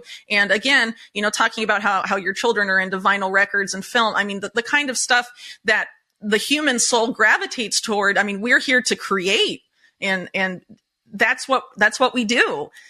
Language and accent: English; United States; where I grew up in the United States, no American I knew, except for, you know, much older people like my grandma's age and older, knew how to knit